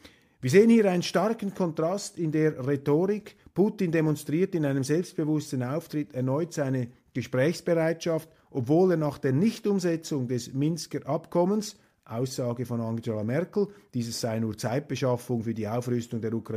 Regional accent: Switzerland; Aber für mich als Schweizer trotzdem sehr beunruhigend

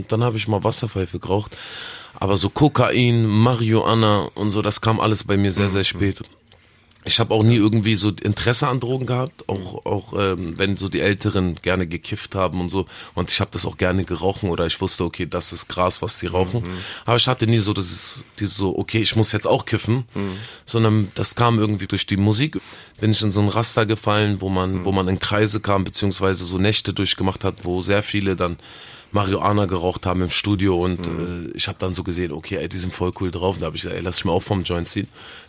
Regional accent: Berlin, Germany; Ich bin Rapper. Ich bin 29 Jahre alt. Ich komme aus Berlin.

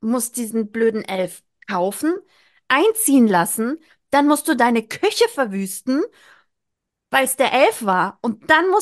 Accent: Bavaria, Germany; ich bin ja aus Bayern. Ich bin aus Bayern

